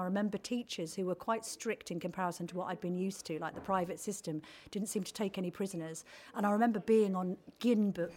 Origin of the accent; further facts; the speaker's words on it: Harpenden, East of England, United Kingdom; So I was brought up in Harpenden and I went to Roundwood JMI when I was five for a couple of years. And then I was always destined to go to St Albans High School for Girls.